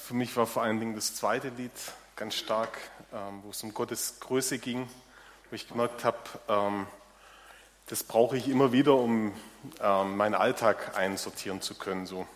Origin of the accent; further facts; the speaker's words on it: Swabia, Germany; born there; Also ich bin gebürtiger Schwabe, aber jetzt im Prinzip auch mein halbes Leben in Baden, also ich bin so between.